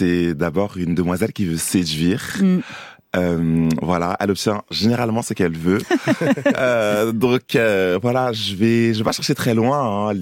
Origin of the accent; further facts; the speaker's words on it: Paris, Île-de-France, France; also born or lived in Côte d'Ivoire; je suis née à Paris, mais j'ai grandi aussi en Côte d'Ivoire.